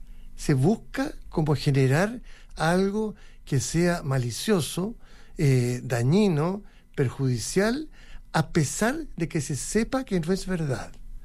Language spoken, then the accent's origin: Spanish; Chile; tengo libertad entonces para dar mi opinión respecto al gobierno o a la oposición, como muchos chilenos, ¿cierto?